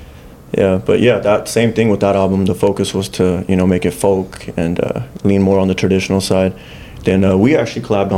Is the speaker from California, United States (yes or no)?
yes; Fresno, California, United States; my dad used to sing when I was growing up at local events in the Fresno area, because I grew up in Fresno.